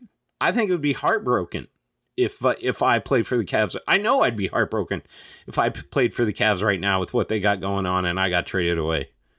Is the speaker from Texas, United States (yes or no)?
no; Anchorage, Alaska, United States; I will say the Korean food growing up in Anchorage, Alaska was legit, too.